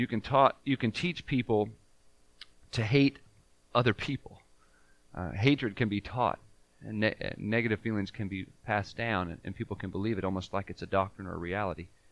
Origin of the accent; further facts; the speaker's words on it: Los Angeles, California, United States; Now, for me, I grew up in California, Los Angeles.